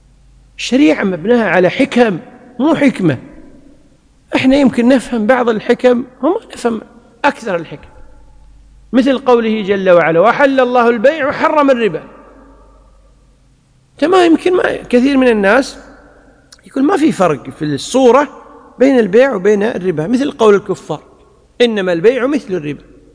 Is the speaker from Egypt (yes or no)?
no; Kuwait; يعني مثلا عندنا في الكويت غالب قوت الناس